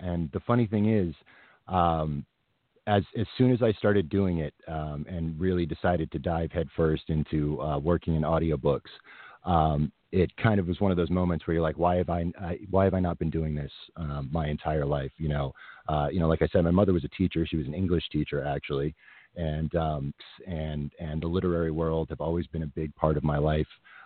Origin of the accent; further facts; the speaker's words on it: Maine, United States; moved away as an adult; also born or lived in New York; I was born the poor son of a farmer in Maine. My mom was a teacher and my mother was a farmer, and I grew up in Maine. I moved to New York to go to college and ended up staying there